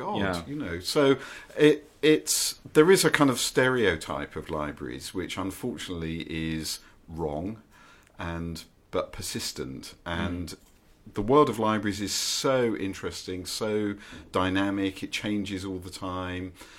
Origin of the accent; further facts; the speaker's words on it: Deal, South East England, United Kingdom; the public library in my hometown in Deal in Kent a lot